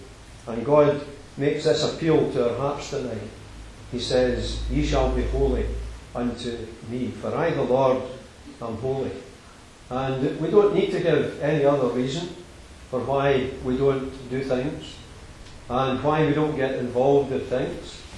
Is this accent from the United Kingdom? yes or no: yes; Scotland, United Kingdom; We like to think perhaps that we're Scottish, and maybe some of you are thinking about the referendum that's coming off soon and what you're going to do there.